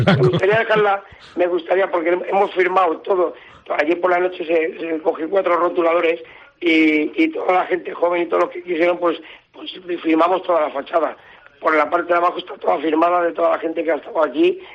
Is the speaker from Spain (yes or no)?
yes; Spain; Yo soy español